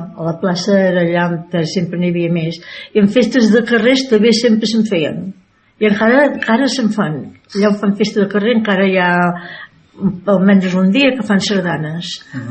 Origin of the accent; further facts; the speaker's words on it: Banyoles, Catalonia, Spain; born there; Vaig néixer a Banyoles l'any 37, 1937, el 30 de gener.